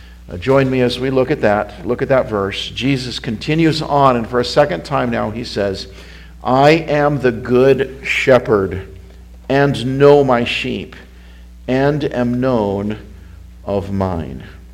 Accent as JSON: {"language": "English", "town": "Rock Springs", "region": "Wyoming", "country": "United States", "tie": "born or raised there", "said": "I grew up in Rock Springs, Wyoming, and Wyoming is, I think, the least populated state in the country."}